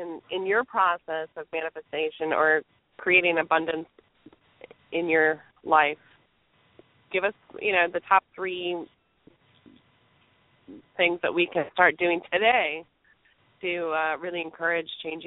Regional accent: Miami, Florida, United States; I'm from Miami

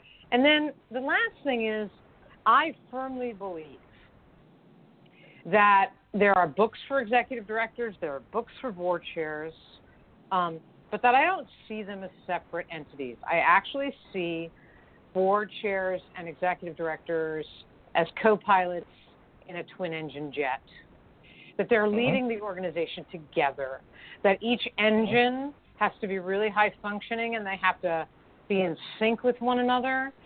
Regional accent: Ireland; A, because I'm Irish, and storytelling is part of my genes.

